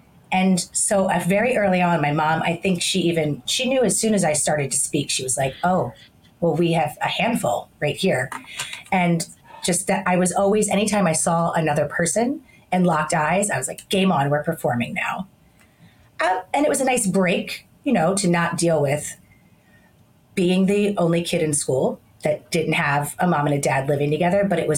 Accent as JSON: {"language": "English", "town": "Philadelphia", "region": "Pennsylvania", "country": "United States", "tie": "born or raised there", "said": "I born and raised in Philadelphia to the only daughter of divorced parents."}